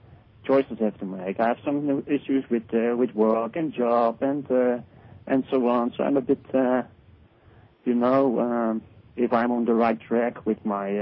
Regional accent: Netherlands; I'm Dutch.

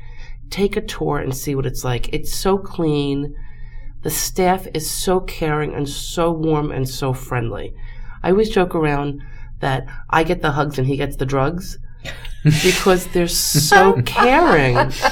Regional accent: New York, United States; I mean, I grew up in the Westchester County area.

